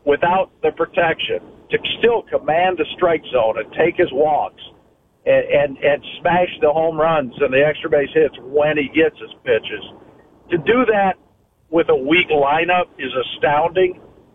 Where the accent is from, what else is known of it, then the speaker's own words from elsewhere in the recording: Michigan, United States; now in California, United States; I grew up in Michigan. I'm based out west in California now.